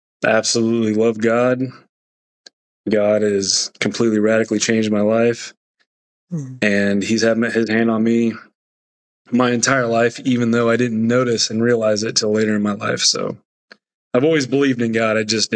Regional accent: Mattoon, Illinois, United States; So I'm born and raised in Mattoon. I got a wife and two boys. And like I said, I've lived in Mattoon my entire life.

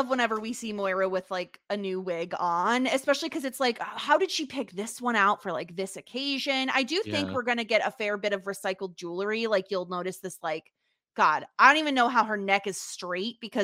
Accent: United States; let me just tell you, as an American, I could tell you

